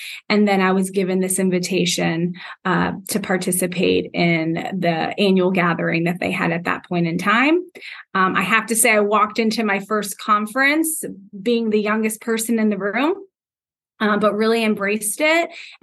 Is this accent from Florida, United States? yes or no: yes; Miami, Florida, United States; I was born and raised in Miami, and I can't imagine living anywhere else.